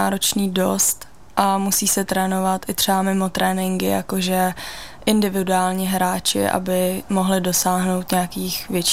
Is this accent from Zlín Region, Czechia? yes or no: no; Ústí nad Orlicí, Pardubice Region, Czechia; já jsem vlastně z Ústí nad Orlicí, což je u České Třebové, ale nemám to daleko ani do Svitav, ani do České Třebové